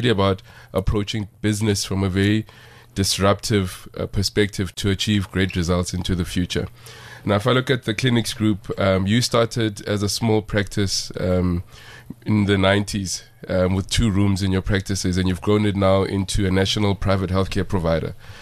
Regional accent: Diepkloof, Gauteng, South Africa; I'm from Diep Kloof myself

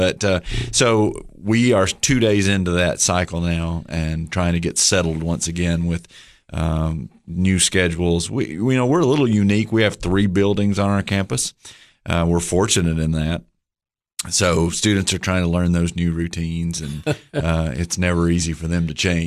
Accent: Livingston, Tennessee, United States; Upper Cumberland guy. I grew up in Livingston and Overton County and grew up in a family of educators.

